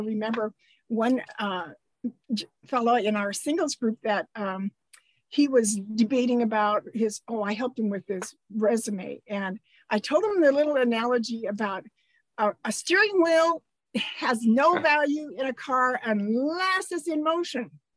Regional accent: Washington, United States; That was in Eastern Washington. When we moved to the farm, and when I was 8 and a half, I guess, and we chopped out the sagebrush and planted alfalfa and irrigated and grew our own little family orchard.

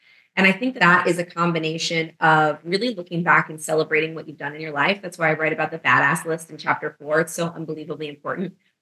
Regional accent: New York City, New York, United States; I had tied my identity to New York. I was like, I am a New Yorker through and through. I will never leave New York.

